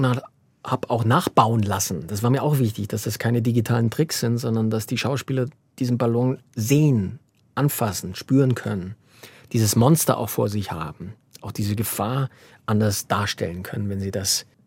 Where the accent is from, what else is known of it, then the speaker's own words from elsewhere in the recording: Bavaria, Germany; Und deshalb ich bin in Bayern aufgewachsen, ich hatte überhaupt keine Erfahrung mit diesem System.